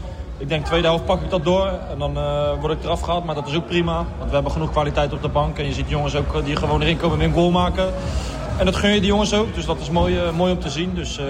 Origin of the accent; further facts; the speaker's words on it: The Hague, South Holland, Netherlands; ik kom uit Den Haag en bij ons maakt het niet uit waar ik speel.